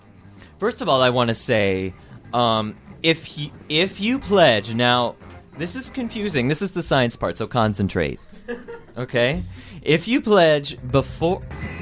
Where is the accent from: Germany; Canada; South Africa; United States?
United States; Florida; We're from Florida. So, there you go. It's totally sincere.